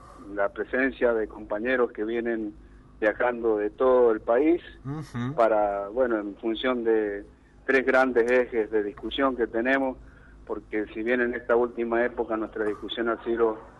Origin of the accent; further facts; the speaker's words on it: San Juan, Argentina; No, yo soy sanjuanino, de buena cepa, sanjuanino de puro sol y vino.